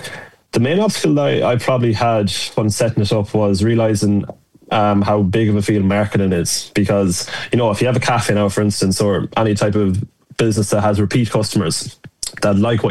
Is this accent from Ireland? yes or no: yes; Castlebar, Connacht, Ireland; You'd have, like, I'm from Castlebar